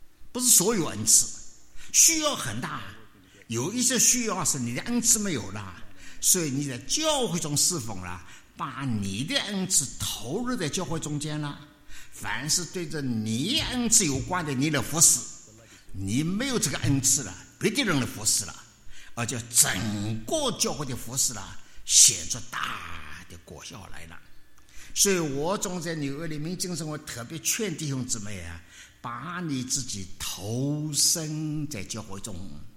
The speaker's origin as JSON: {"language": "Chinese", "country": "China", "said": "我们中国人呢，福若寿，对吧？我们中国人很注重福的。"}